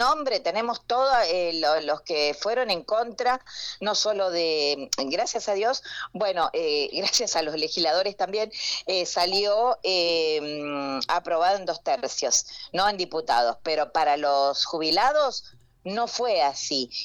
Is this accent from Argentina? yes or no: yes; Argentina; que pensemos en todo lo que estamos sufriendo como argentinos y argentinas